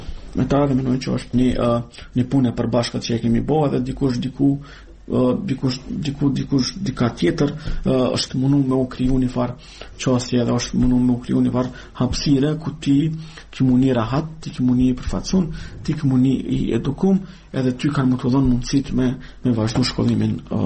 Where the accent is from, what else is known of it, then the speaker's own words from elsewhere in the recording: Kosovo; Ne, si kosovar, si pjesëtar të komuniteteve roma, shkëri dhe egjiptian